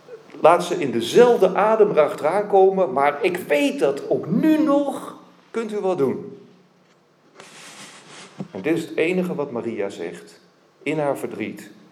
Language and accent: Dutch; Weert, Limburg, Netherlands; Ik kom uit Weert natuurlijk, dat weten jullie, uit de gemeente daar.